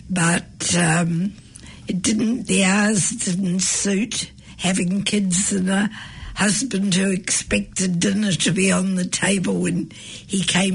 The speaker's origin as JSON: {"language": "English", "region": "London", "country": "United Kingdom", "tie": "born there", "said": "I was born in London because my parents were in England at that time."}